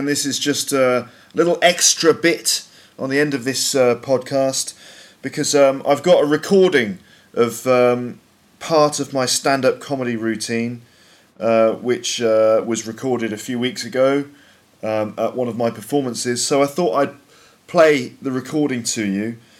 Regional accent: England, United Kingdom; So in England, we say that's bollocks.

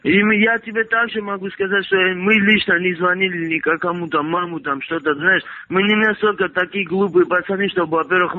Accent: Georgia; я сам грузин.

